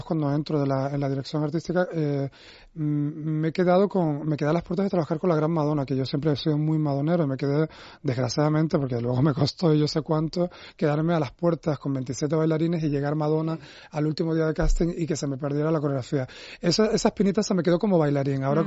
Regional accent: Tenerife, Canary Islands, Spain; en Tenerife, en mi tierra

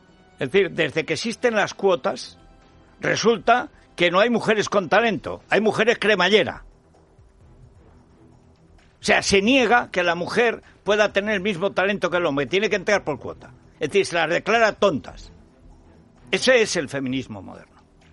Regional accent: Teruel, Aragon, Spain; Nadie puede ir, por ejemplo, de Madrid a Teruel, a mi pueblo, sin pasar 3 fronteras

